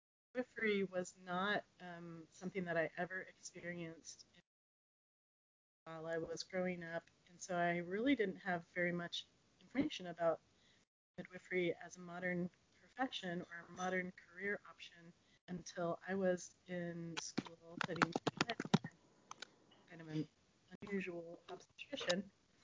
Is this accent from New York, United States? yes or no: no; Wabash, Indiana, United States; I grew up in Wabash, so